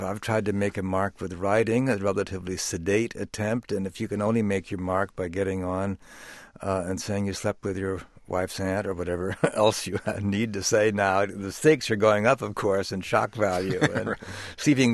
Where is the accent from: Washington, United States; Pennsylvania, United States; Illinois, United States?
Pennsylvania, United States; there were a lot of former basketball players in my environment while growing up in Pennsylvania